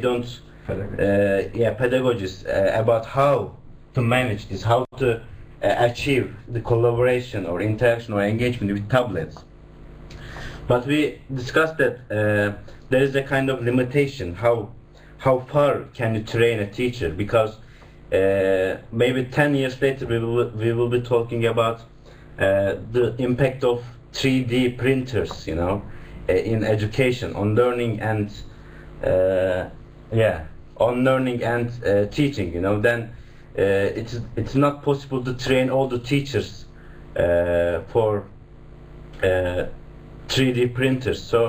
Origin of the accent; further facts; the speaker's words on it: Turkey; now in United Kingdom; Well, we are in the UK right now, but we are originally from Turkey.